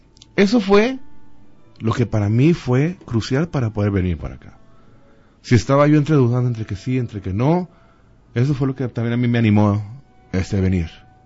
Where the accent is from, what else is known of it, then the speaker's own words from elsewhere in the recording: Mexico City, Mexico; also born or lived in El Grullo; es mi pueblo, yo nací en el Grullo. Pero sin embargo, mi vida estaba en Ciudad de México, 21 años, toda mi vida.